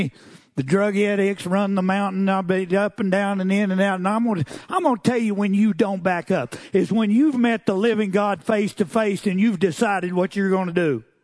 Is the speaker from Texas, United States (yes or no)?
yes; Texas, United States; Our pride, my pride as a Texan, you know, always going to help you New Mexico people because, I mean, you just ain't got it like we do.